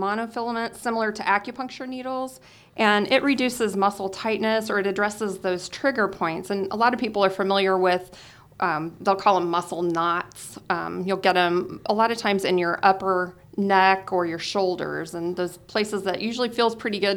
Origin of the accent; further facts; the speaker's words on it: Missouri, United States; Of course, I'm from Missouri, so everything you have to show me